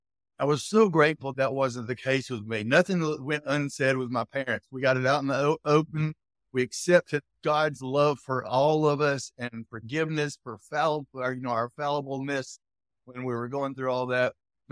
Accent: the South, United States; I'm from the South. I'll talk forever.

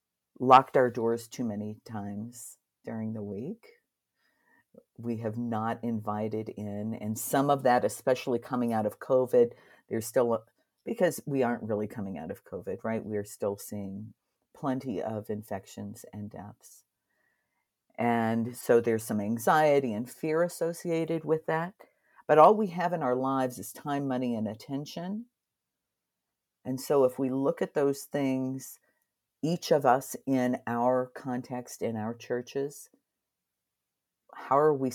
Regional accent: Ohio, United States; now in South Dakota, United States; because I came from Southern Ohio to South Dakota. So I am living in the both and the contrast.

